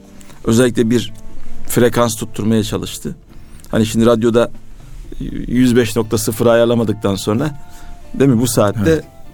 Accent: Vezirköprü, Samsun, Turkey; Samsunluyum, Vezirköprü.

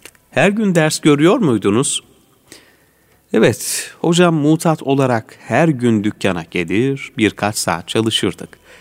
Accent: Aksaray, Aksaray Province, Turkey; born there; 1936 Aksaray doğumluyum.

